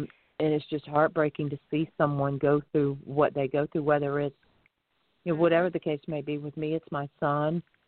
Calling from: Florida, United States; And, of course, I'm calling in from Florida.

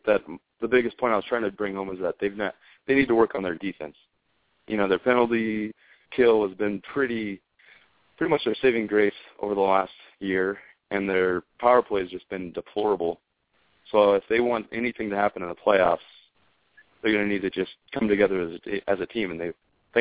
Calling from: Salt Lake City, Utah, United States; Salt Lake City, Utah.

